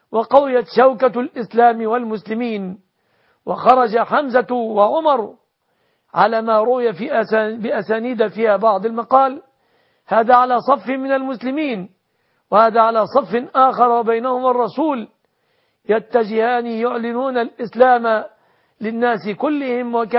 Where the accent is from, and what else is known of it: Egypt